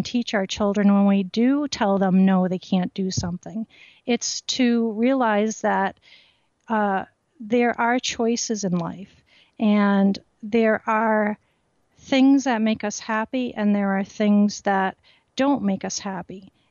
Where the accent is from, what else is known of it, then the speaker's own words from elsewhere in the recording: Rhode Island, United States; and I grew up in Rhode Island and used to go to Goddard Park